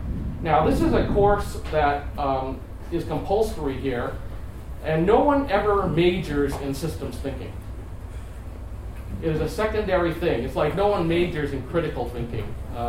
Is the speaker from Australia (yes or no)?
no; Canada; As a Canadian living in Toronto